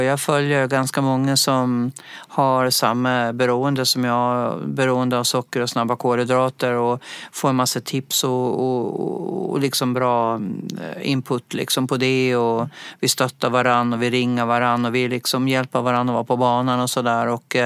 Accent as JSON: {"language": "Swedish", "region": "Gotland", "country": "Sweden", "accent": "Gotlandic", "said": "Jag pratar nog gotländska."}